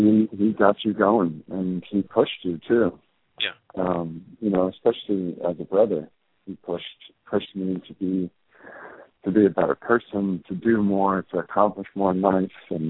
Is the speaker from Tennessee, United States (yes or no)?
no; Arizona, United States; whether it was growing up in Arizona for 5 years, we lived there